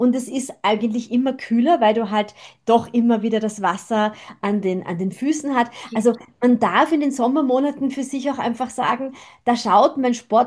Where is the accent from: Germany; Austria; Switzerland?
Austria; Burgenland; Bei uns im Burgenland gibt es zum Beispiel Yoga am See.